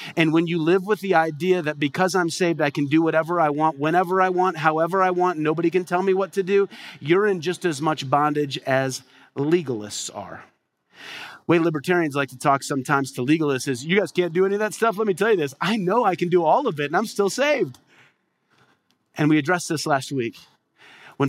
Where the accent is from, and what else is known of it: Midwest, United States; born or raised there